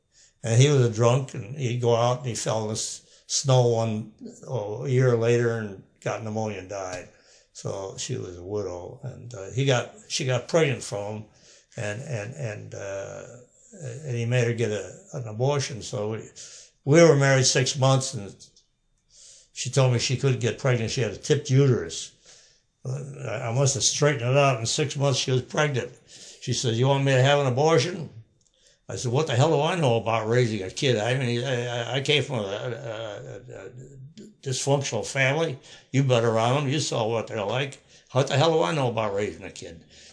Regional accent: Binghamton, New York, United States; born there; Well, hell, I was born in Binghamton.

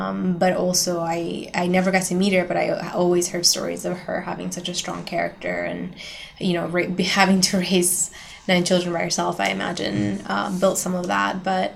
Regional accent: Quito, Pichincha, Ecuador; born there; English is a second language; I was born in Quito, in Ecuador, and my date of birth is August 26, 1987.

